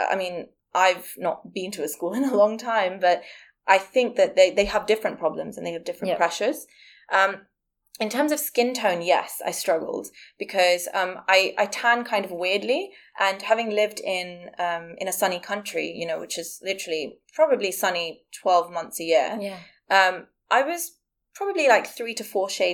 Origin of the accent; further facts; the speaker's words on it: India; And I was like, oh, I'm Indian. I don't really need sun cream because the melanin protects me.